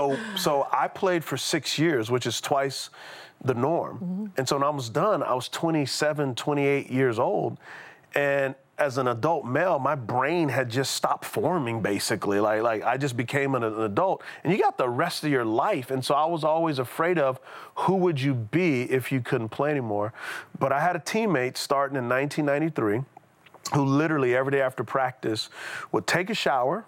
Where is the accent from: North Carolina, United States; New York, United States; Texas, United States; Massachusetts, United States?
Texas, United States; San Antonio; So I grew up in San Antonio, Texas, and so I'm a Texas boy.